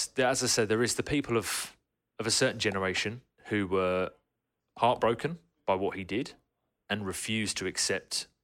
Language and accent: English; England, United Kingdom; and this is speaking as an Englishman